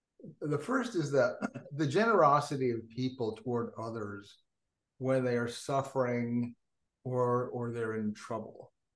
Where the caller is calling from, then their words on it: Westport, Connecticut, United States; I'm coming from Westport, Connecticut.